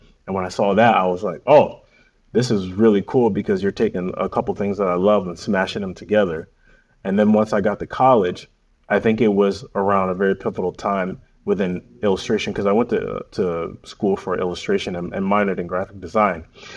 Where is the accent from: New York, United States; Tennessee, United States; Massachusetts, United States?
New York, United States; Saratoga Springs; I'm originally from Saratoga Springs, New York, which is a small city in upstate New York.